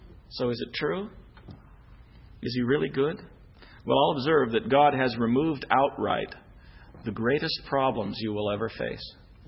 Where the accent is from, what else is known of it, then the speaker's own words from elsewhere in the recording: Boston, Massachusetts, United States; I'm from Boston, so all I know is that I hate the Yankees.